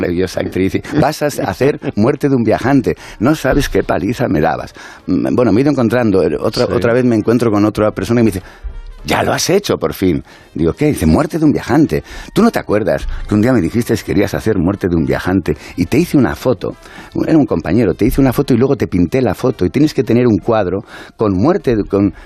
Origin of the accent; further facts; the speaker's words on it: Riaño, Castile and León, Spain; Yo terminé en Riaño, en mi pueblo, delante de 1,000 personas, el coronel.